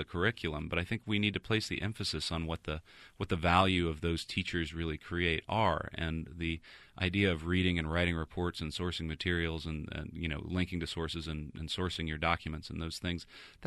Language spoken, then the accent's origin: English; Georgia, United States; now in Washington D.C., United States; I'm originally from Georgia. I live in Washington D.C.